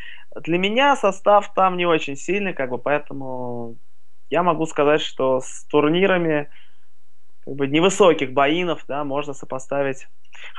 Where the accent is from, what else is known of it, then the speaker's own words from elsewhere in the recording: Moscow, Russia; Я москвич коренной, поэтому патриот Москвы, мне Москва очень нравится. Москву не променяю, пока не планирую никуда уезжать.